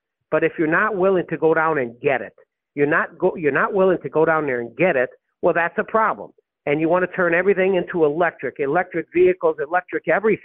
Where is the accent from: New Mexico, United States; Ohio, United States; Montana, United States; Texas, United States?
Texas, United States; And I'm a congressman from Texas.